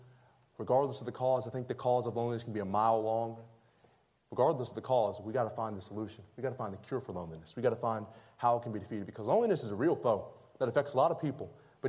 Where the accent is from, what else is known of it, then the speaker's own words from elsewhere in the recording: the South, United States; because we grew up in the South